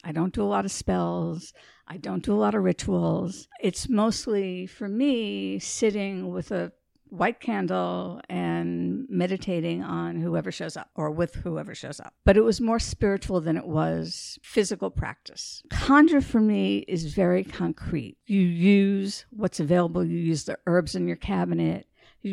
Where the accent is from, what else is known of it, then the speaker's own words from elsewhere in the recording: New York City, New York, United States; I grew up in New York City.